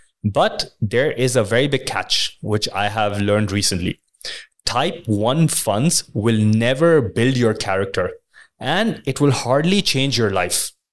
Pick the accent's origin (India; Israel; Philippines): India; because I'm from India